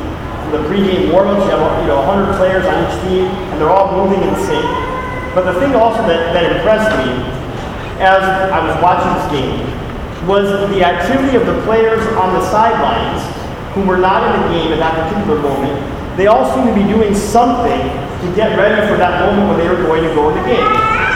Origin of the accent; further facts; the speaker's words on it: California, United States; In fact, most high school stadiums in Florida are bigger and better than the college stadium that I grew up in California.